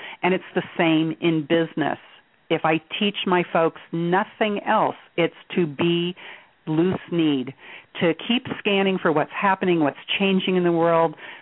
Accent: Switzerland; I grew up in Switzerland, and the way they taught us to ski in Switzerland was

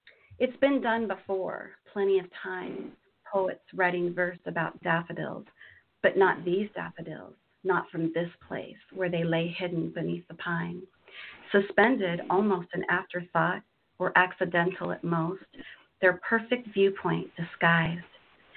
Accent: Florida, United States; born there; also born or lived in Azores / Texas / Washington; You know, I was born in Florida, actually, but my father was in the Air Force, so we traveled around a bit.

